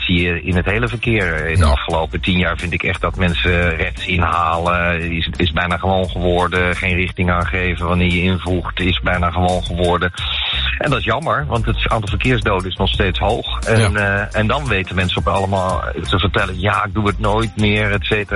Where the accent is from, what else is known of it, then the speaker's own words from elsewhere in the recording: Delft, South Holland, Netherlands; born there; Mijn geboortestad.